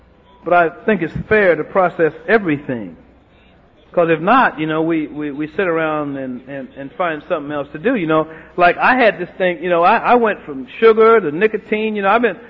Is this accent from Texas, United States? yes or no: yes; Austin, Texas, United States; the only thing I remember about my hometown was the pain of my mother. So I moved back to Austin, April of 1990, to my mother